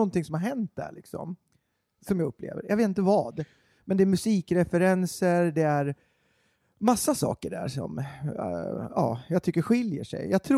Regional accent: Gävle, Gävleborg County, Sweden; jag kommer ju från Gävle. Det är en mindre stad.

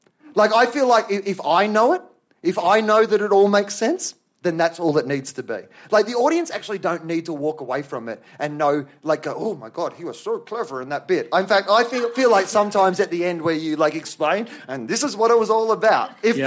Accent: Australia; No, so me neither, because I'm an Australian

